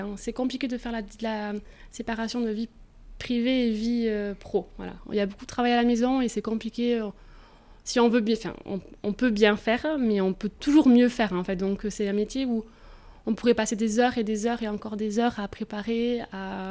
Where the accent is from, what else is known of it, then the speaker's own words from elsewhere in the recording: Biarritz, Nouvelle-Aquitaine, France; born there; je suis née à Biarritz, j'ai ma famille ici sur Arkang, donc je voulais vraiment revenir ici.